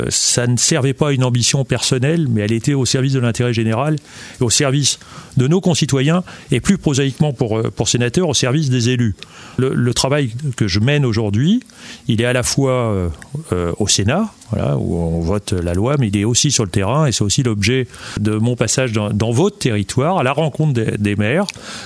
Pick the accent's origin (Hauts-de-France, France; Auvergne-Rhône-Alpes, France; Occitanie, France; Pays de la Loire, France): Pays de la Loire, France; Le Mans; Ouais, je suis né au Mans il y a un demi-siècle, voilà, depuis un demi-siècle et un mois. Pour rien vous cacher, je suis manceau